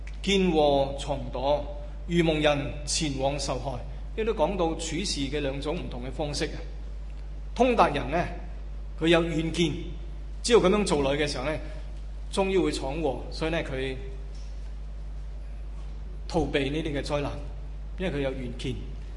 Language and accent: Chinese; Hong Kong; 我们香港人说，这人这么傻的